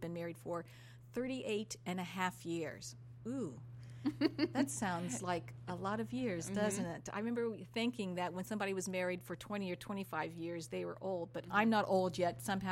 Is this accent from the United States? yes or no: yes; Ohio, United States; But I was born in Ohio, spent my childhood in Ohio, just about all of it.